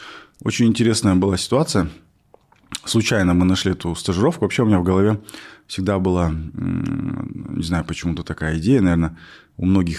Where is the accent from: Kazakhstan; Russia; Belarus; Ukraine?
Kazakhstan; Rudny, Kostanay Region; Родом я из Кустанайской области, город Рудный. Учился в средней казахской школе